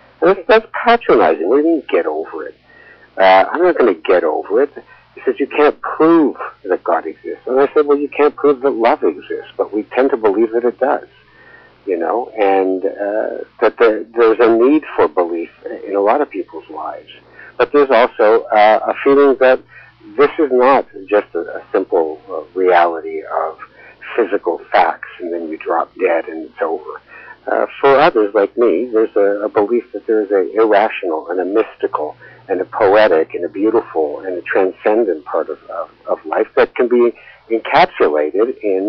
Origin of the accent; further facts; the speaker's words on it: Canada; One of the great things about being a Canadian is that we have the ability to see America for its faults as well as its strengths.